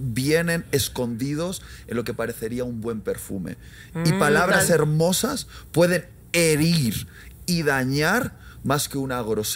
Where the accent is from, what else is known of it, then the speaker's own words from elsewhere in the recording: Spain; Es cierto que cuando expreso ciertas cosas como español suenan fuertes